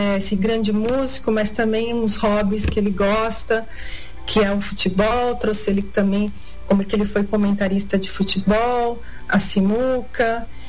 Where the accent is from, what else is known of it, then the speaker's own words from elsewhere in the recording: Italy; Sabe que eu sou italiana, então.